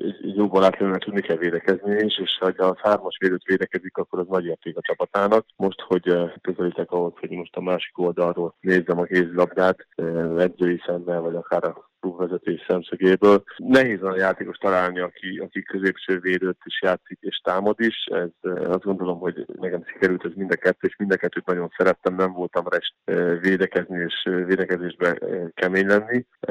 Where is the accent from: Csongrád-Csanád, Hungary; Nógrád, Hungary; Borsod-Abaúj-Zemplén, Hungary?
Csongrád-Csanád, Hungary; Szeged; nagyon, ugye 10 év jártam Szegeden, nagyon sok minden köt oda, a barátok, ugye ott volt, jártam főiskolára, ott nőttem föl is igazából.